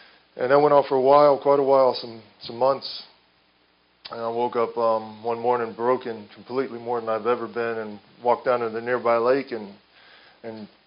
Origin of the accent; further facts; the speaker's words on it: Florida, United States; I'm from Manatee County. I grew up in a dysfunctional alcoholic family.